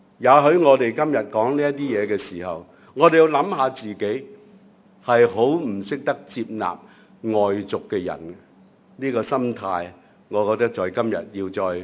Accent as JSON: {"language": "Chinese", "country": "Hong Kong", "said": "因为他们已经来到我们香港人的家"}